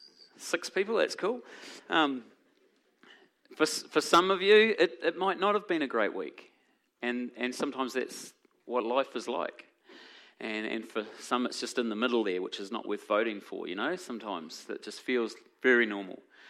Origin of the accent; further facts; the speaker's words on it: Morrinsville, Waikato, New Zealand; So I was born in Morrinsville and lived on a farm out that way, and then lived on a farm in the triangle sort of between Morrinsville, Matamata, and here, then lived in Matamata and then came to Hamilton.